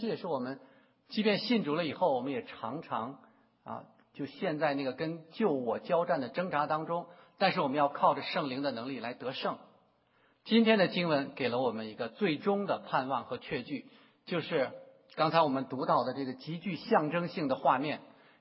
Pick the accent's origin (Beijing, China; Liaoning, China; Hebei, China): Beijing, China; 我是北京人呢，我刚从北京回来，从北京的那个雾霾之下回来啊